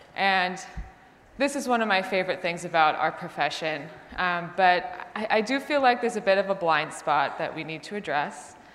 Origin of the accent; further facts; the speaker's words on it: New York, United States; I mean, I'm from New York originally. I had never experienced a dry heat like this before in my life.